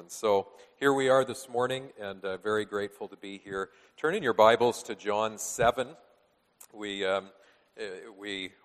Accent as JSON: {"language": "English", "town": "St. Jacobs", "region": "Ontario", "country": "Canada", "said": "By way of introduction, I come from the St. Jacobs area, Waterloo County."}